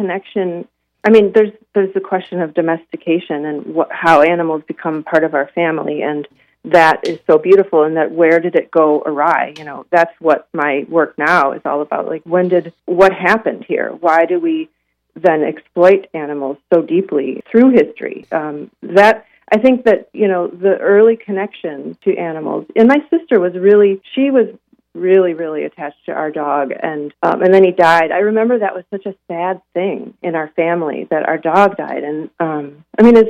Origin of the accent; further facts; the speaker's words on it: Chicago, Illinois, United States; Well, I grew up in Rogers Park in Chicago, and it's a pretty urban neighborhood.